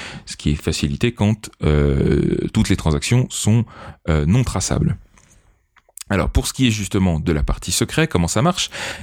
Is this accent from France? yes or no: yes; France; moi aussi je suis français